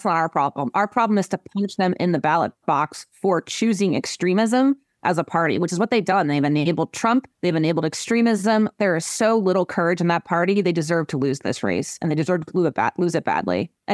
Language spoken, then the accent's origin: English; New Jersey, United States; It's the place I've lived most of my life. I grew up in Hunterdon County.